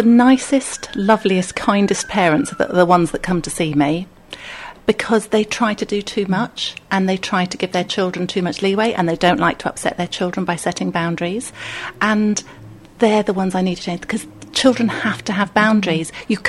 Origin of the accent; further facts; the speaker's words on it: Chertsey, South East England, United Kingdom; also born or lived in Wimbledon; I was born in Wimbledon, but raised in Chertsey in Surrey